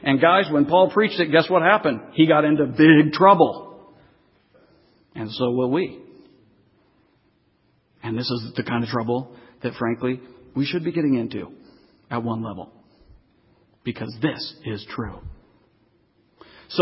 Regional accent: United States; I was standing in the postcard looking over the Thames as an American.

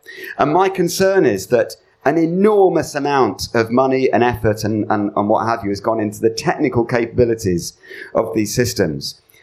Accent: Sheffield, Yorkshire and the Humber, United Kingdom; accent: Yorkshire; As you can tell from my broad Yorkshire accent, I was born in Sheffield. But I spent the first few years of my life in a mining village.

